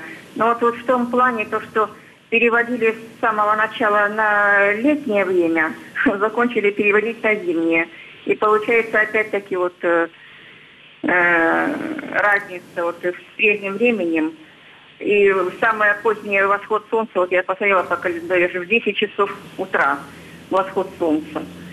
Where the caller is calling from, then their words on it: Rostov-on-Don, Rostov Oblast, Russia; Да, я вот из Ростова-на-Дону звоню